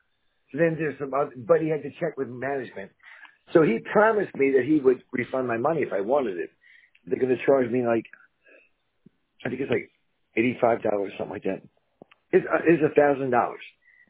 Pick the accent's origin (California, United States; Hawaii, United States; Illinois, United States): Illinois, United States; Chicago; I grew up in Chicago, by the way.